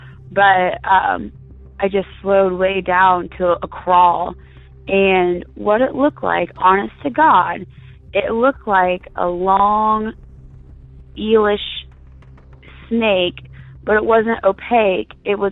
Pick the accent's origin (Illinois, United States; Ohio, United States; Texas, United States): Illinois, United States; I'm from Midwest Illinois